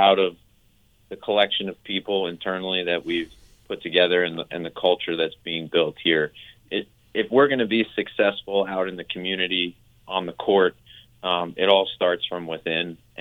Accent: New York, United States; As a lifelong New York Giants fan, because I grew up in New York

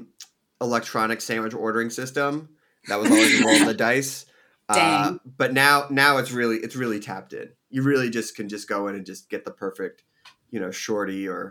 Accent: Philadelphia, Pennsylvania, United States; I grew up with Scrapple in Philadelphia

